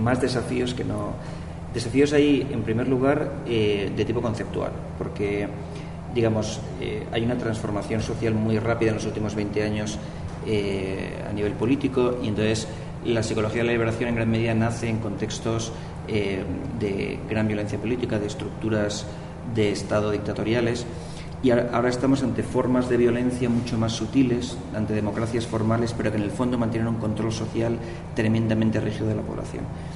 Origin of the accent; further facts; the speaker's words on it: Spain; En mi caso concreto, que vengo del Estado español, más todavía